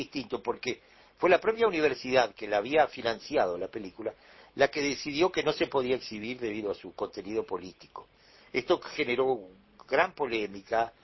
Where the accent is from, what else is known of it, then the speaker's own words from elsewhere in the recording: Cuba; moved away; yo fui otro una vez que salí de Cuba, que salí en finales del 65.